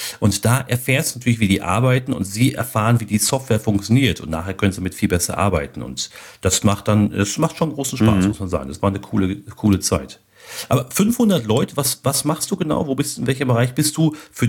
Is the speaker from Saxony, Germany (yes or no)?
no; North Rhine-Westphalia, Germany; da bin ich aus dem Ruhrgebiet